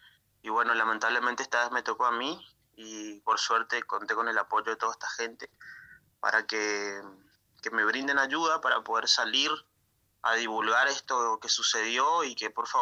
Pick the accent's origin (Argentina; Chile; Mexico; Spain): Argentina; Misiones; now in Santo Tomé, Argentina; yo soy misionero, no soy de Santo Tomé, estoy ahí viviendo acá actualmente hace 5 años y medio, porque estoy estudiando en la facultad